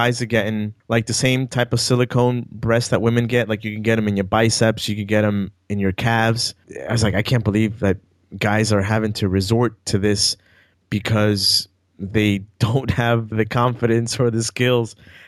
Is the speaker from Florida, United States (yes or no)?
no; New York City, New York, United States; you're from New York, I'm from New York. In Manhattan, on any street